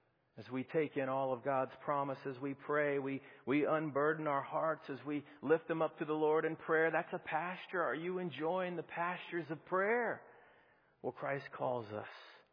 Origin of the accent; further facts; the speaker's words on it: Peachtree City, Georgia, United States; You know, growing up in Peachtree City, living on Appleseed Court. Well, my neighborhood was filled up with boys my age.